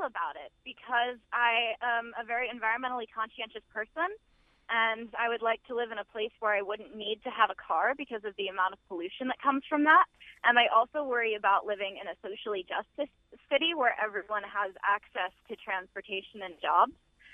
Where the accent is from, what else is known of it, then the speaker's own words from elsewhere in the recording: Towson, Maryland, United States; I'm from Towson, and I am a millennial who was thinking about moving to Baltimore after I finished college.